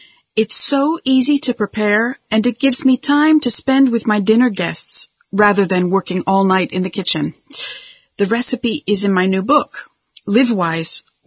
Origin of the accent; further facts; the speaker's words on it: Melbourne, Victoria, Australia; in my hometown of Melbourne.